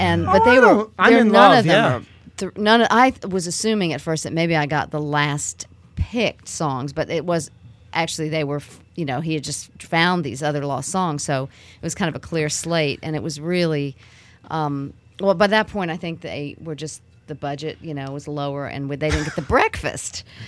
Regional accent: Weehawken, New Jersey, United States; I'm from Weehawken, New Jersey.

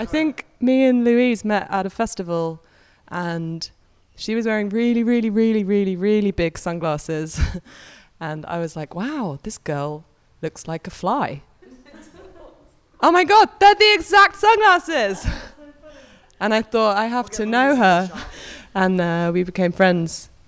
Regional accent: Bromley, London, United Kingdom; Anyway, I'm from Bromley, which is near Sidcup.

